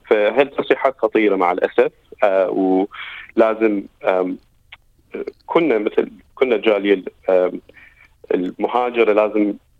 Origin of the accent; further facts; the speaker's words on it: Iraq; now in Australia; في هالبلد أنا جيت مع عائلتي 2003 كلاجئين. فألكسندر دانر يريد يقول لي لازم ترجع إلى بلدك، مثلا بلدي العراق